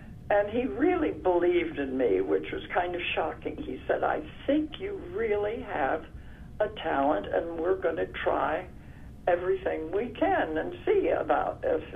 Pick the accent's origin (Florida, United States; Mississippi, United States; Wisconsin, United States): Mississippi, United States; I was born in Mississippi, and I went to a girls' school in Mississippi